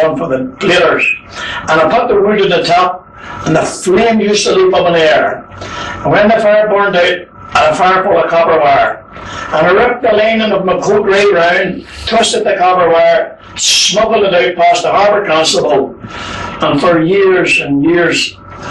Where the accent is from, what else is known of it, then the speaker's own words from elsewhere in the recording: Northern Ireland, United Kingdom; born there; I was born in Fraser Street off the Newnards Road on the 13th of January 1920.